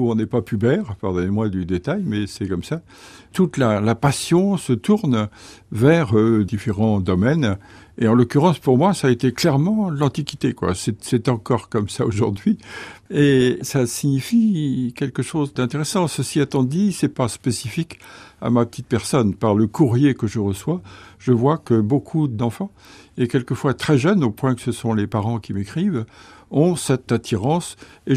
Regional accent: Vannes, Brittany, France; born there; Il se trouve que je suis né à Vannes

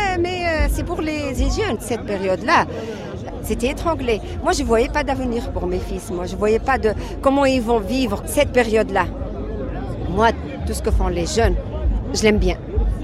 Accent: Tunisia; Je suis fière de la Tunisie, moi.

